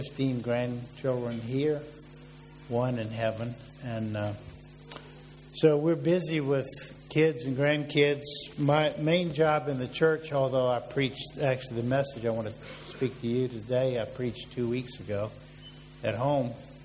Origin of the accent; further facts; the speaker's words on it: Tappahannock, Virginia, United States; I grew up in Essex County. The next one was Middlesex, is Lancaster, Northumberland, Westmoreland. And then a few Indian names get mixed in. Our little town was called Tappahannock.